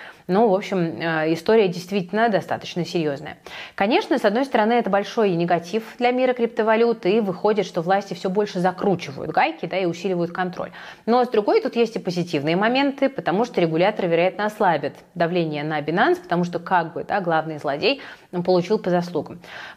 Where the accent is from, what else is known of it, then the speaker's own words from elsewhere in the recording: Saint Petersburg, Russia; В моем родном городе Петербурге